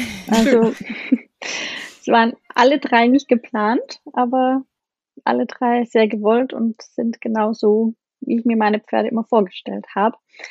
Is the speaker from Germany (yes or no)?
no; Austria; ich bin 27 Jahre alt und ich komme aus dem schönen Österreich, wie man vielleicht hört an meinem Akzent.